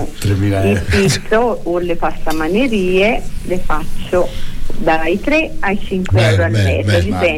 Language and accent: Italian; Empoli, Tuscany, Italy; io sono di Empoli. Però spesso vengo a Firenze